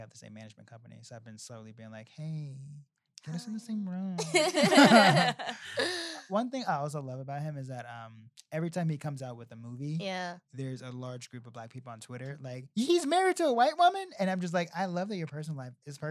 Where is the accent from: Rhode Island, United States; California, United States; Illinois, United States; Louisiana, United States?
Illinois, United States; Chicago; Yes, I had so much family that lived in Cabrini Green and right now is, like, gentrified and tore down and is very close to Second City.